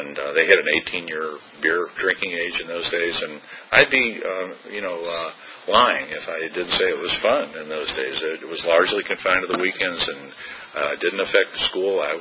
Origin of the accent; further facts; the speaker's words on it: Cincinnati, Ohio, United States; But I grew up in Cincinnati, and for those of you that know that area, it's a German city, and up there, beer is food.